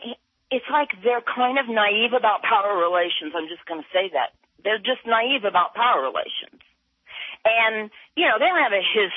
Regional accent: Leawood, Kansas, United States; And a lot of my family was in Mission Hills, and I grew up in Leawood.

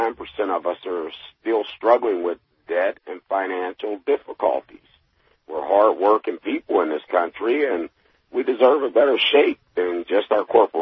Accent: Pittsburgh, Pennsylvania, United States; Remember at one time, even when I grew up in Pittsburgh on the south side, I remembered how they used to dig up the streets to put the new pipes in.

